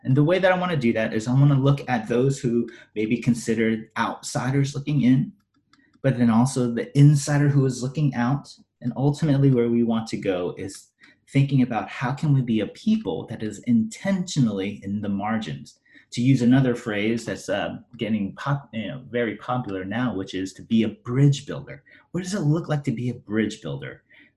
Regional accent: United States; Me and my brother, who were born and raised in the States, we grew up in a sense with two identities, an identity as an American, but an identity also as Korean.

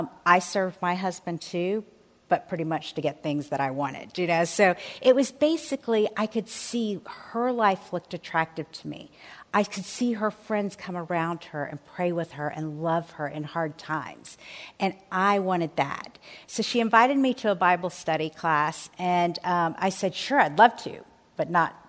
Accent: Texas, United States; also born or lived in England / New Mexico / Florida; In fact, I told my parents, I'm from Texas. I told my parents I was going to move here and stay here for 3 years and then eventually come home because this would be the last place that I lived. I lived in England, New Mexico, Florida, different places

